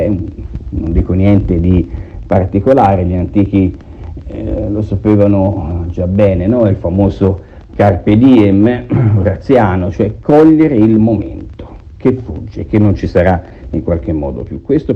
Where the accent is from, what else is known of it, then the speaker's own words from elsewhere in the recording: Siena, Tuscany, Italy; born there; also born or lived in Valdelsa; In quanto sono nato a Siena, ho vissuto in Valdelsa, ma sono stato anche per lunghi periodi di tempo all'estero.